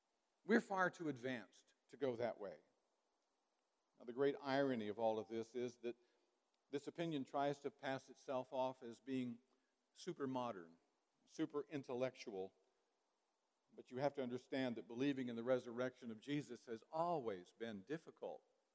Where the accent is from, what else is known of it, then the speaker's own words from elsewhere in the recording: Pella, Iowa, United States; came to my hometown of Pella, Iowa